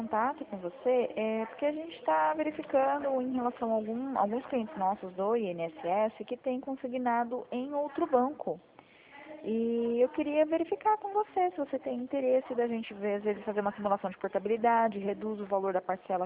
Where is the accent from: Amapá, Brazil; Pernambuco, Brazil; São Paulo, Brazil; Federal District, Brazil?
São Paulo, Brazil; Santa Bárbara d'Oeste; Eu sou de Santa Bárbara